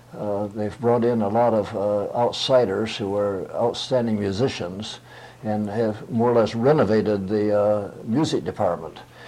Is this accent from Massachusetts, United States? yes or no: no; Michigan, United States; born there